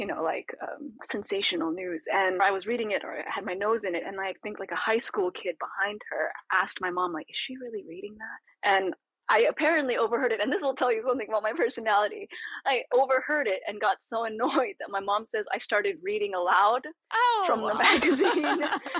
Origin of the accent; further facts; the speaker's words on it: California, United States; born there; So he'd lived several other lives by the time I was born in California.